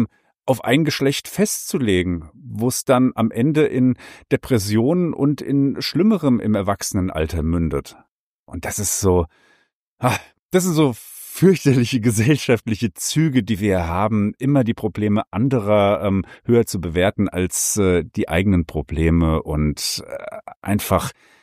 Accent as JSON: {"language": "German", "region": "Hesse", "country": "Germany", "said": "Als Hesse komme ich mit diesen Zischlauten ganz schwer zurecht."}